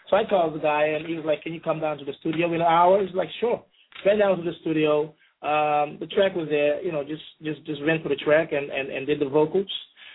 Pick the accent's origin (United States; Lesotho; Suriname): Suriname; is a really typical Surinamese dude because I grew up in Suriname, yeah?